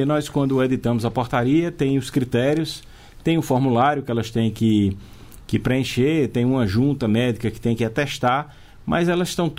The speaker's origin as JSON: {"language": "Portuguese", "region": "Pernambuco", "country": "Brazil", "said": "o estado de Pernambuco, que é o estado de onde eu venho, foi o estado mais afetado"}